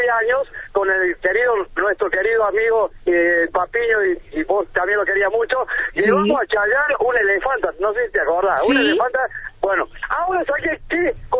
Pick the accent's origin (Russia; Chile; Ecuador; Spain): Russia; Spanish is a second language; Soy de Rusia.